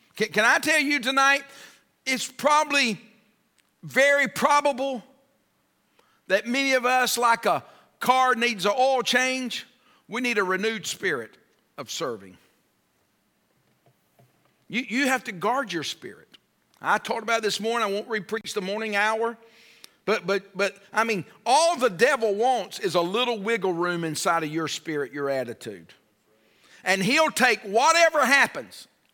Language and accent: English; United States; I'm an American. I think I deserve.